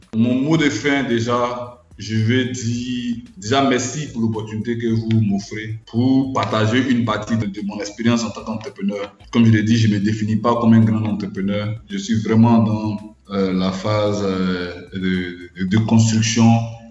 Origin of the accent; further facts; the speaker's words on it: Côte d’Ivoire; en tant qu'Africain, en tant qu'Ivoirien